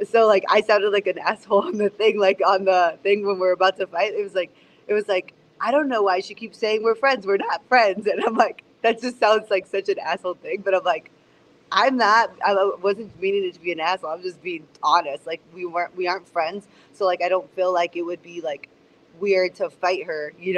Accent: California, United States; I grew up in California, which is basically a second Mexico, if you really think about it, you know, like, so the culture is all around me. And I grew up in towns where it was only Mexican.

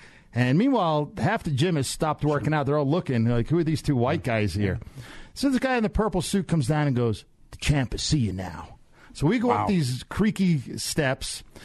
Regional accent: New York, United States; My dad was a Notre Dame fan. Growing up in New York, that was the main college football team.

